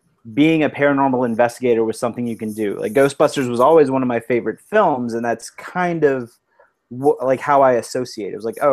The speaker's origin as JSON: {"language": "English", "region": "Louisiana", "country": "United States", "tie": "born or raised there", "said": "So I grew up in South Louisiana, and I've always enjoyed ghost stories"}